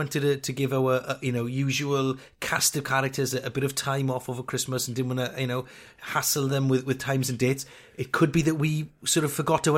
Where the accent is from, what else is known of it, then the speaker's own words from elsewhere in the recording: Wales, United Kingdom; I'm Welsh